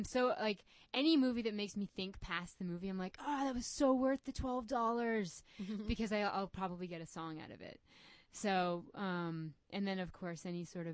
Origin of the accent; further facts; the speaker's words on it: Nova Scotia, Canada; also born or lived in New York, United States; I grew up in Nova Scotia, Canada, which is far east above Maine, and I was born upstate New York. A little, like, not totally upstate New York, like an hour outside of New York City.